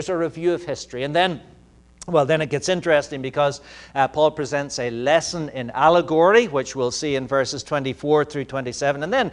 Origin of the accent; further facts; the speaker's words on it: Ireland; Now, I cannot tell a lie. And so I said, "Well, actually, I'm from Ireland."